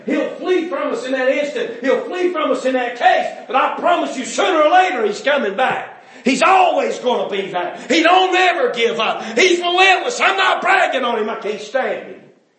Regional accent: North Carolina, United States; I'm telling you, as an American, as a North Carolinian, you understand? It breaks my heart to watch our state go in the tank.

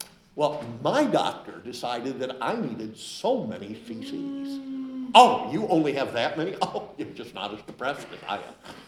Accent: New York, United States; I grew up in Cattaraugus County, New York.

